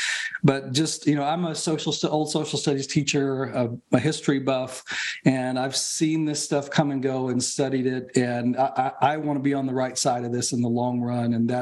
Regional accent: Kentucky, United States; born or raised there

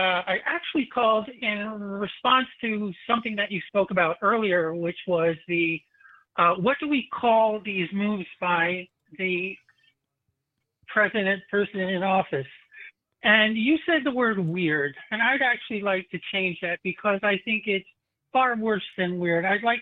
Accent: Philadelphia, Pennsylvania, United States; I'm from Philly.

